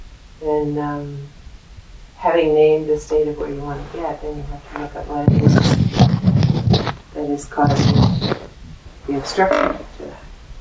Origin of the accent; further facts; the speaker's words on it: Alberta, Canada; I was very fortunate as a child. I grew up in Alberta. Alberta is called Big Sky Country.